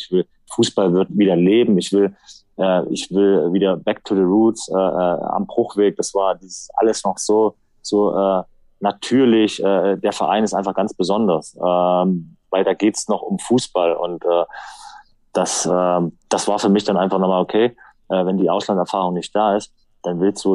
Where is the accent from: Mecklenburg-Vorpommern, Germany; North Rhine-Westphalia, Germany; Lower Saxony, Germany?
North Rhine-Westphalia, Germany; Leverkusen; Ich bin in Leverkusen groß geworden.